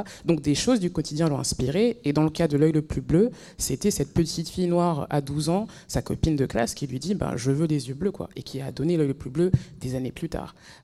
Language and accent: French; France; Moi, naïvement, en tant que Française